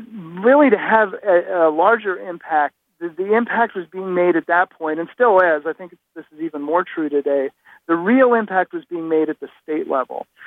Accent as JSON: {"language": "English", "town": "San Antonio", "region": "Texas", "country": "United States", "tie": "born or raised there", "said": "And I grew up in San Antonio, Texas. So for us, home was either going to be back in San Antonio or it was going to be in Indianapolis."}